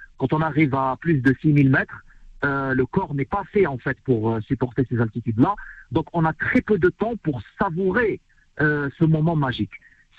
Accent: Algiers, Algiers Province, Algeria; sachant qu'on vient d'un quartier d'Alger.

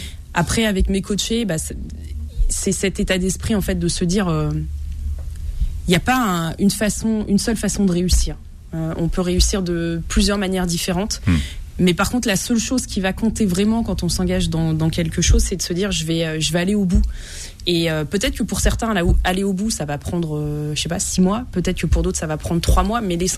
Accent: Bourgogne-Franche-Comté, France; parce que moi je viens de la Saône-et-Loire, donc c'est vraiment un petit département, je suis pas du tout de la région parisienne.

